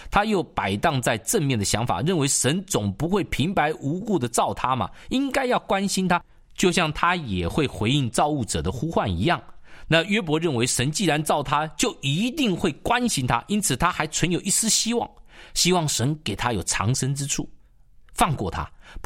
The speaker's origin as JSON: {"language": "Chinese", "country": "China", "said": "也就像我们中国人常常在古代的这个片子里面看到说犯罪人要带着这个枷锁啊"}